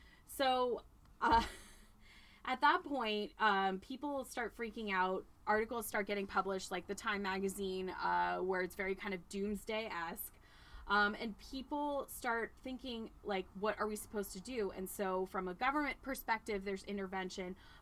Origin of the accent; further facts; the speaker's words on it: Burbank, California, United States; Very different background than growing up in Burbank.